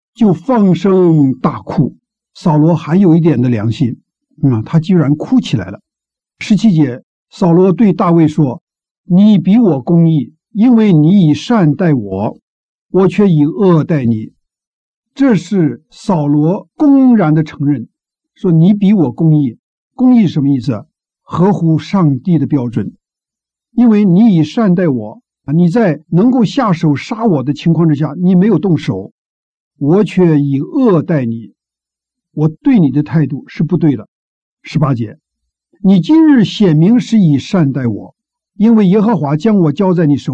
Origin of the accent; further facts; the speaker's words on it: China; 弟兄姐妹，我们中国人不是也是这样吗？